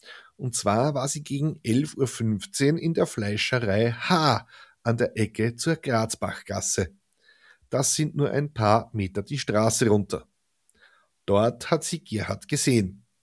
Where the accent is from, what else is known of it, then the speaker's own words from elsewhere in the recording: Austria; Leute, ich bin Österreicher.